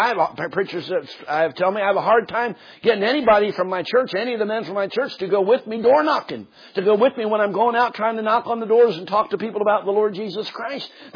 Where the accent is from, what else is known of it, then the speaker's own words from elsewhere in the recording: Philadelphia, Pennsylvania, United States; I was preaching in a church just south of where I grew up in Philadelphia